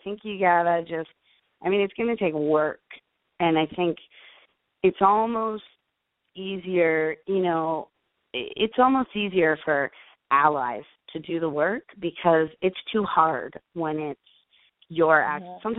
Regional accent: East Coast, United States; I'm from the East Coast, and so living in the Midwest, this is sometimes really hard for people.

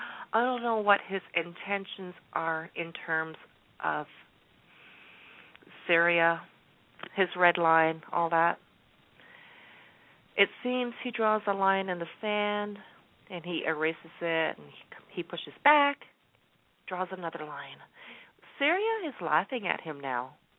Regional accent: Canada; I may be in Canada, and I'm very proud of being a Canadian. I love Canada.

